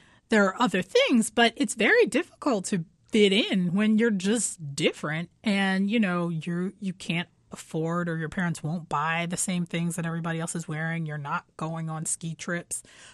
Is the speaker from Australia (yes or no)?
no; Philadelphia, Pennsylvania, United States; I grew up in West Philadelphia and it was in a black neighborhood